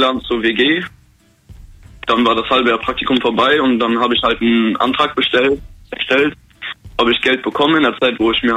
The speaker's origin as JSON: {"language": "German", "town": "Koblenz", "region": "Rhineland-Palatinate", "country": "Germany", "said": "Komm aus Koblenz."}